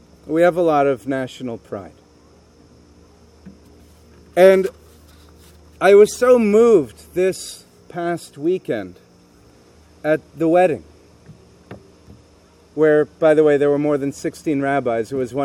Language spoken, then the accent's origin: English; Canada; now in United States; Most of you know by now that I'm Canadian. And a very proud Canadian, also now a proud American, but still a very proud Canadian.